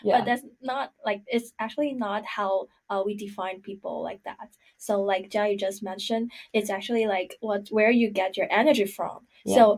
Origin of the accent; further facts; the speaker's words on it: Taiwan; English is a second language; I'm from Taiwan.